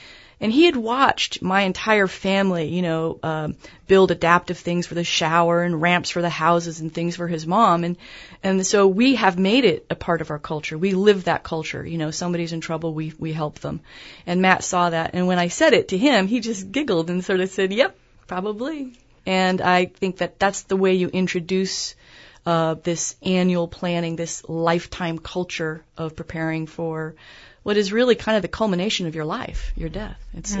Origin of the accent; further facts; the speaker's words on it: England, United Kingdom; Rachel, she is the daughter of a friend I grew up with in England